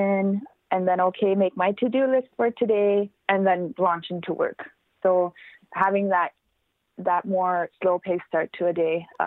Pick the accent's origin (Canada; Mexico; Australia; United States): Canada; Baker Lake, Nunavut; I would absolutely love to take a full week off and be in my hometown, be in Baker Lake.